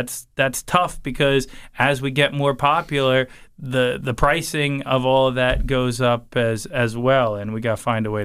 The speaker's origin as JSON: {"language": "English", "region": "New Jersey", "country": "United States", "tie": "born or raised there", "said": "When I was a kid, I always felt like Ocean County was maybe 5-10 years behind the times"}